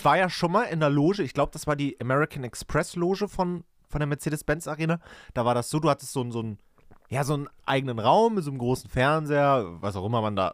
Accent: Saxony, Germany; now in Berlin, Germany; dann gucke ich manchmal auch in meiner Heimat, ob ich da nochmal was kriege. So in Leipzig oder Dresden oder so.

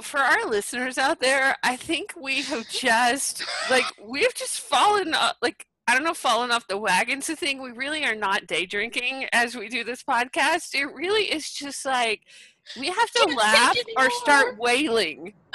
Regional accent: Texas, United States; You did hear that I was from Texas originally, right?

